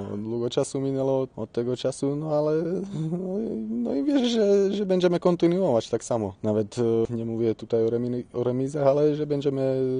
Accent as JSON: {"language": "Polish", "country": "Slovakia", "second_language": "Polish", "moved": "as an adult", "lives_now": "Poland", "said": "Po 5 latach tam u siebie na Słowacji się zdecydowałem ogólnie zmienić kierunek i spróbować coś nowego."}